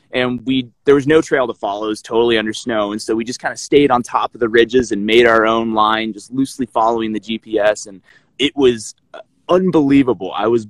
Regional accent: Kenya; You know, I grew up in Kenya, as we've talked about in our previous conversation, and did not have a lot of mountaineering experience in Kenya.

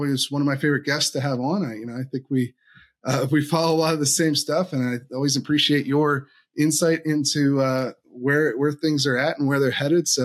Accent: Virginia, United States; This week, we are going to be talking about Virginia, my home state, where I live now

